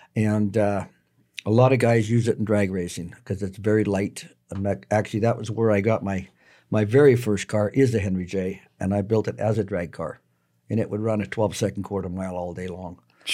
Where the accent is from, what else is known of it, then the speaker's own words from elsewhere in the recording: North Battleford, Saskatchewan, Canada; I mean, we came from North Battleford originally, and we attend a church in Saskatoon.